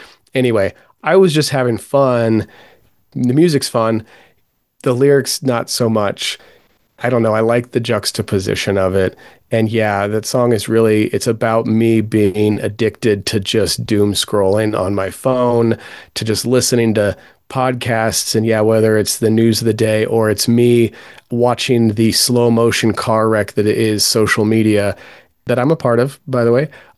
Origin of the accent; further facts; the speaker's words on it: California, United States; I grew up in California and lived somewhat near the coast and had some family near the coast. I spent a lot of time growing up by the beach.